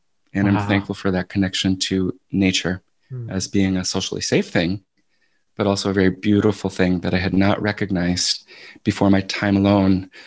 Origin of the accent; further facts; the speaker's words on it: Providence, Rhode Island, United States; I think of my teachers from high school in Providence. I grew up in Rhode Island